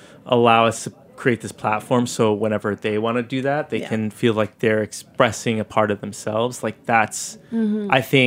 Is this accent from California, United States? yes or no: yes; San Diego, California, United States; old school lowrider oldies that I grew up with in San Diego, like part of Chicano culture.